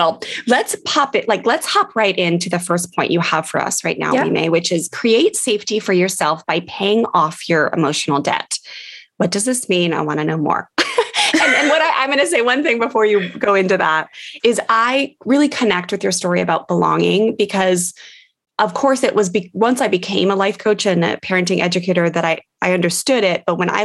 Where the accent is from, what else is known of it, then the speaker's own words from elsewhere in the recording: Washington, D.C. area, United States; which for us growing up near Washington, D.C., with my husband and I were together since I was 17